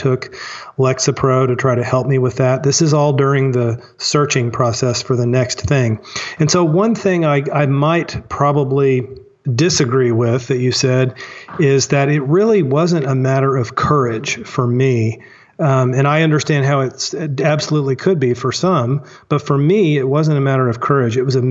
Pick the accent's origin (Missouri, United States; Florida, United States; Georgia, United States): Missouri, United States; Springfield; Well, thank you for asking. I grew up in Springfield, Missouri, and my dad was a lawyer when I was growing up